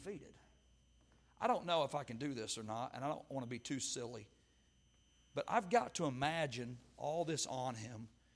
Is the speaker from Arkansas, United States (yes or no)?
yes; Arkansas, United States; And I grew up in Arkansas. And I can't pronounce words.